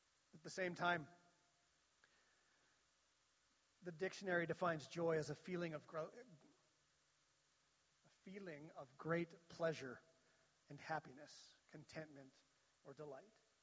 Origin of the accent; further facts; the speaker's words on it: Canada; And sometimes in our culture, as a Canadian culture, we can struggle with those two things.